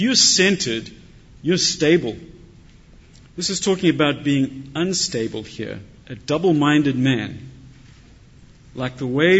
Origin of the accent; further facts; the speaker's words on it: Zimbabwe; I was raised in Rhodesia, which is now Zimbabwe